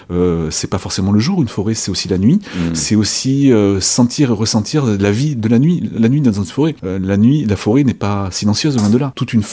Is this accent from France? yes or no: yes; Nouvelle-Aquitaine, France; born there; mes origines bretonnes, même si je suis né dans les Landes, mes origines bretonnes sont fortes et sont toujours très ancrées pour moi.